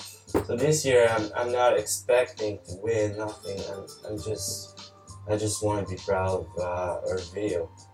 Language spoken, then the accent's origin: English; Trois-Rivières, Quebec, Canada; 27 years old. We're in my hometown in Trois-Rivières, Quebec.